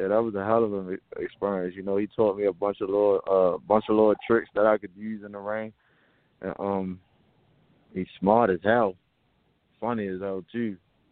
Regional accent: Baltimore, Maryland, United States; Yeah, I'm from Baltimore.

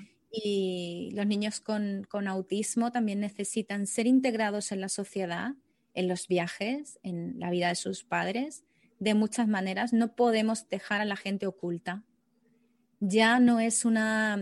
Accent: Seville, Andalusia, Spain; also born or lived in Granada; Echo mucho de menos la casa en la que yo vivía en mi antigua ciudad en Granada. Yo soy de aquí, soy de Sevilla, pero durante 7 años viví en Granada.

